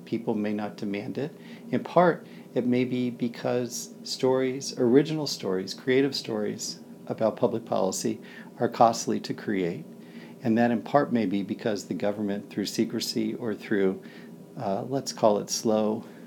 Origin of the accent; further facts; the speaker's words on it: Raleigh, North Carolina, United States; My hometown newspaper is the Raleigh News and Observer.